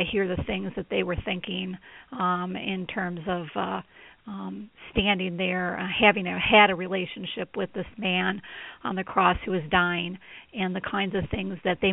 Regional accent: Michigan, United States; I'm from Michigan, and so for us, spring was really important because you went from very cold snow to the little crocuses coming up out of the ground

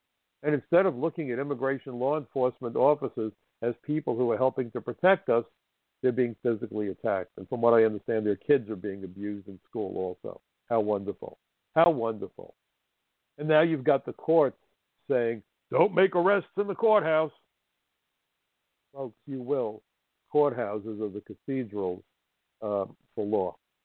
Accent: New York City, New York, United States; But as a New Yorker, it was a privilege to work with the NYPD.

